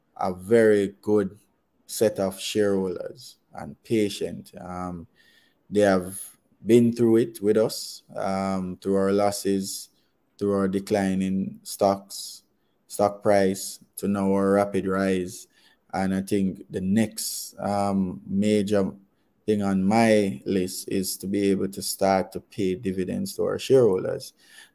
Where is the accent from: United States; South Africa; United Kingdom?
United Kingdom; Scotland; which is what I learned growing up in Kintyre.